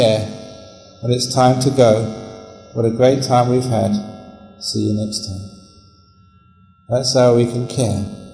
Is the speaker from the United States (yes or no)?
no; London, United Kingdom; The young man growing up in London, I loved music.